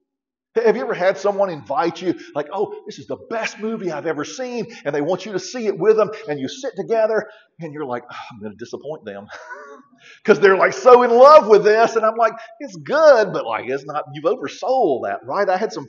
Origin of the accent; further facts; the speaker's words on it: Georgia, United States; in my little church I grew up in Southwest Georgia.